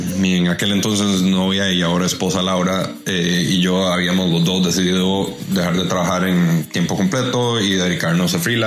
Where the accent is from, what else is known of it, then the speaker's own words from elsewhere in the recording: Costa Rica; queríamos, obviamente, como buenos ticos celebrar antes de que todo saliera